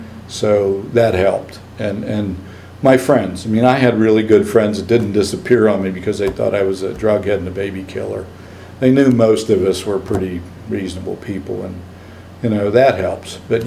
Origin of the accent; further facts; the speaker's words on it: Altoona, Pennsylvania, United States; now in Harrisburg, United States; I'm originally from Altoona and got work here, and I've been here ever since. I mean, this is fame and fortune, good old Harrisburg.